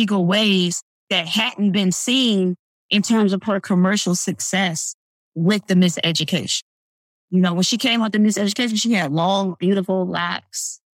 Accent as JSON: {"language": "English", "region": "Midwest", "country": "United States", "said": "Yeah, I was 12. I'm from the Midwest. Nobody had locks back then."}